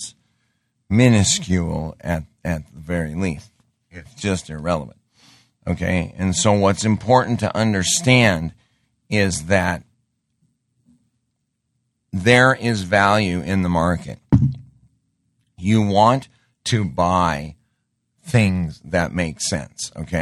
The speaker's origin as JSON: {"language": "English", "town": "Great Falls", "region": "Montana", "country": "United States", "tie": "born or raised there", "said": "My hometown in Great Falls, Montana, doesn't even have a coin dealer anymore."}